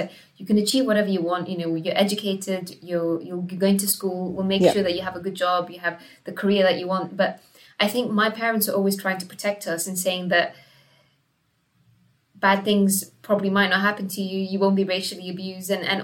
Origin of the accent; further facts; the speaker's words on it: Gibraltar; I was raised in Gibraltar. So my parents came from India